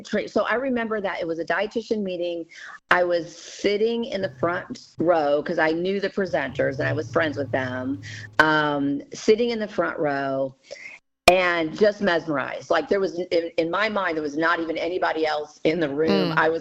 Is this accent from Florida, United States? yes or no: no; Ferguson, Missouri, United States; now in Springfield, United States; So I grew up in Ferguson, and so I was a dietitian in St. Louis for a long time, for about half of my career.